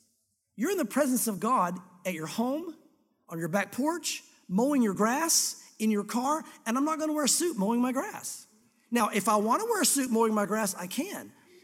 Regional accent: the South, United States; born or raised there

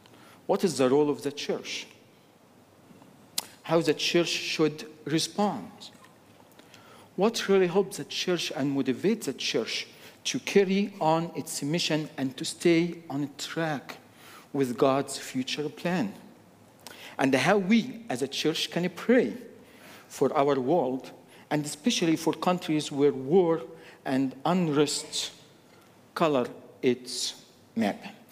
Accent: Egypt; English is a second language; now in Lebanon; I grew up in Egypt.

